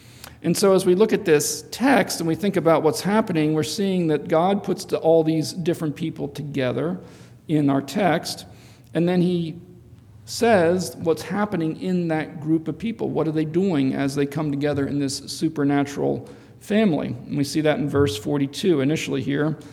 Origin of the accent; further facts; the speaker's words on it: Carlisle, United States; I realize in Carlisle, I come from Carlisle, the marching band's big in Carlisle.